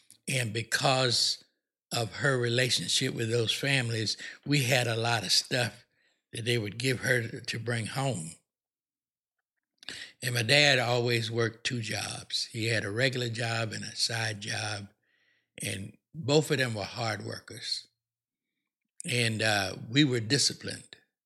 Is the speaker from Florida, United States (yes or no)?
yes; St. Petersburg, Florida, United States; You know, I grew up in St. Petersburg, but we were restricted to a certain neighborhood.